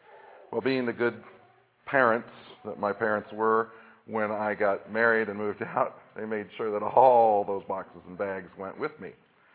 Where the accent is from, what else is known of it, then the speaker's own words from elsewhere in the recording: Iowa, United States; now in Michigan, United States; This is a farm or agricultural area here in Michigan, and I come from Iowa, where we do a lot of farm and agricultural things too.